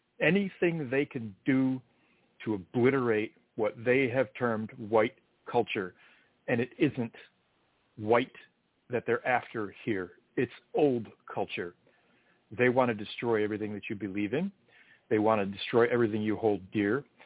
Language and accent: English; Detroit, Michigan, United States; I grew up in Detroit's a multicultural city.